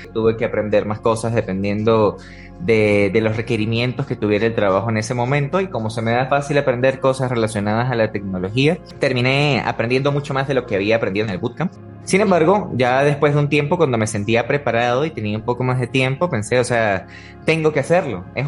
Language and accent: Spanish; Venezuela; born there; nací en Venezuela, tengo 25 años.